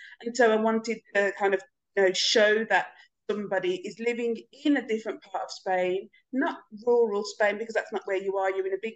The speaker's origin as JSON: {"language": "English", "country": "United Kingdom", "said": "And then even when I tell people that I'm from the UK, that like it doesn't resonate with them"}